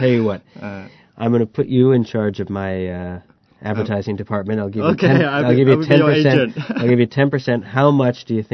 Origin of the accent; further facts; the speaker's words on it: New York, United States; You know, I'm from New York, and the weather in New York is similar.